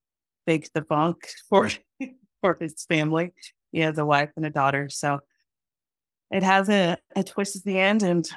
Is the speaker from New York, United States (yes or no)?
no; Texas, United States; also born or lived in Los Angeles / Atlanta; I am from Texas. That's where I grew up when I went to college and grad school. And I lived in LA. I lived in Atlanta, mostly pursuing acting, but writing, producing. And now I'm back in Texas.